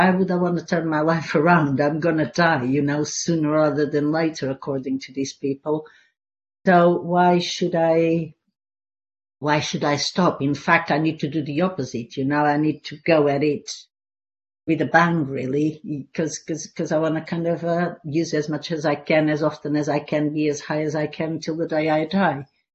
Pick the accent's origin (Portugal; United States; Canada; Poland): Portugal; now in London, United Kingdom; And then, I moved from Portugal, where I'm from, to this country, to London in 1991.